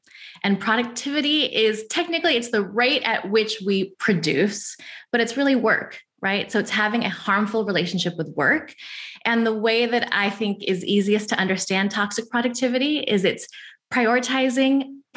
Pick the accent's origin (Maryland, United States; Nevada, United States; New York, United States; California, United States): California, United States; Well, I'm from Orange County.